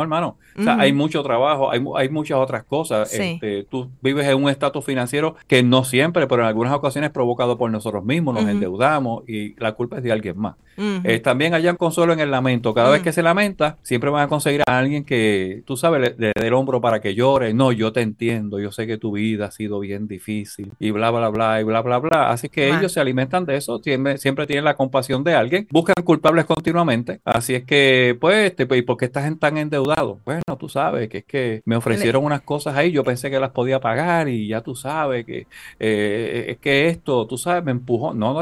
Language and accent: Spanish; Puerto Rico; yo no soy ni ruso, ni soy alemán. Yo soy boricua.